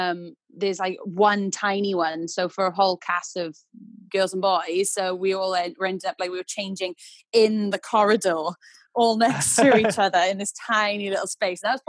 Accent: Wales, United Kingdom; Even though I am Welsh, I wish I could speak it, but no.

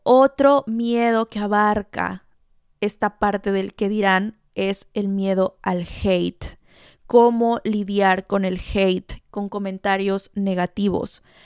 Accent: Veracruz, Mexico; mis jarochos veracruzanos. Yo soy jarocha

